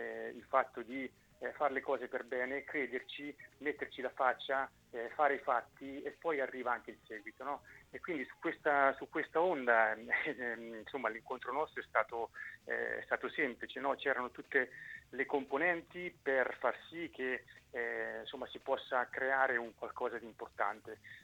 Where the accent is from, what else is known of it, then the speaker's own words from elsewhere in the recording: Marche, Italy; io sono marchigiano quindi ho quasi sempre vissuto nelle Marche, cioè tornavo sempre nelle Marche da dove andavo a giocare.